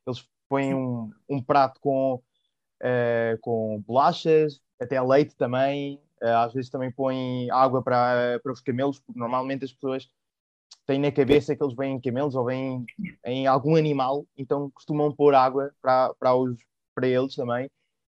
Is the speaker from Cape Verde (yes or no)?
no; Extremadura, Spain; Eu sou de Extremadura, que está aqui muito pertinho, muito pertinho de Portugal.